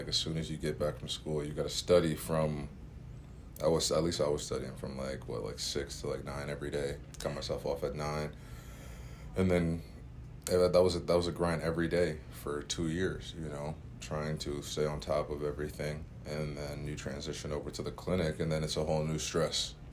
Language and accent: English; Chicago, Illinois, United States; I'm from Chicago originally.